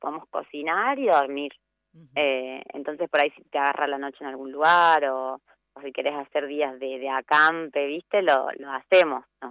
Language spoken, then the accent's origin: Spanish; Colonia Tirolesa, Córdoba, Argentina; De Córdoba, de una localidad que se llama Colonia Tirolesa, que es cerquita de la capital.